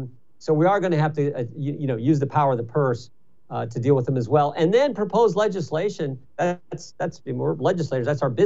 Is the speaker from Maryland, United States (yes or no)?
no; Ohio, United States; the equivalent of the entire population of my home state, the state of Ohio.